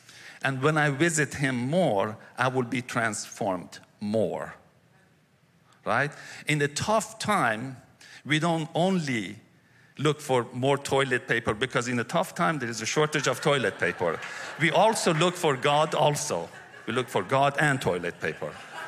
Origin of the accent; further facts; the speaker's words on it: Iran; I grew up in Iran. I was 12 years old when revolution happened.